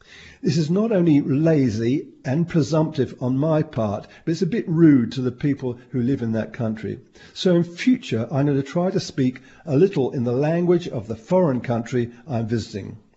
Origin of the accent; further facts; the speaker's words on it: United Kingdom; born there; first language English; I was born in the UK, and English is therefore my mother tongue.